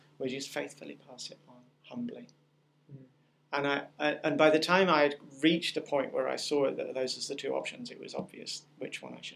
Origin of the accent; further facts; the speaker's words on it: England, United Kingdom; now in United States; I'm in America now, but I grew up in England